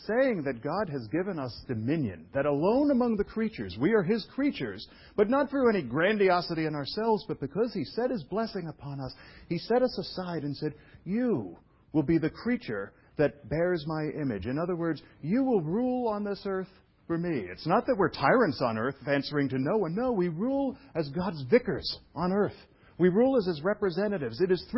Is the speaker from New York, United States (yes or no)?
yes; Brooklyn, New York, United States; I was raised in Brooklyn, New York, right, for visitors. And in Brooklyn, as you may know, there's a ton of immigrants.